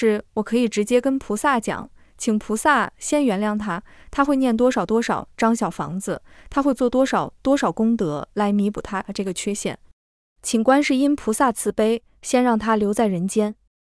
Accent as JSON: {"language": "Chinese", "country": "China", "said": "这就是我们中国人讲的一句话"}